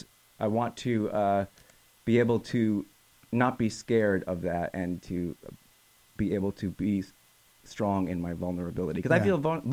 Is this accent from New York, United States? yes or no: yes; New York City, New York, United States; World Pride in New York City, which, you know, is in my hometown